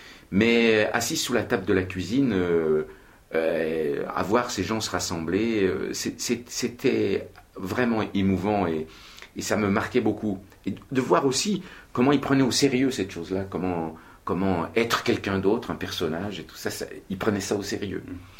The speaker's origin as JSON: {"language": "French", "region": "Bourgogne-Franche-Comté", "country": "France", "tie": "born there", "said": "Je suis né dans le Haut-Doubs. C'est une région qui est entre au-dessus de Besançon, vers la frontière suisse, pas loin de Pontarlier. C'est une région un peu rude. Les hivers sont longs, rigoureux."}